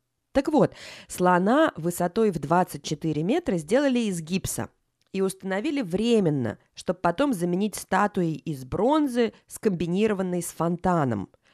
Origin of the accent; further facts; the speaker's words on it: Saint Petersburg, Russia; в моем петербургском детстве. В Питере, где я росла, вернее, в Ленинграде